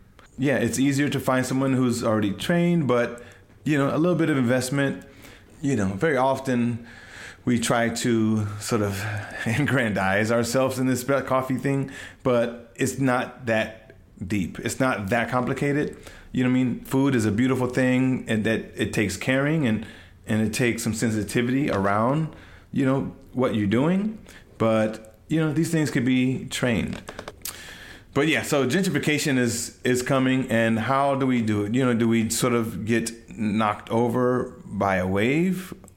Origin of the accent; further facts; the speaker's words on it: San Francisco, California, United States; I was born in 1966 in the Haight-Ashbury. I grew up, went to middle school, you know, at a school called San Francisco Community School. I went to high school in San Francisco.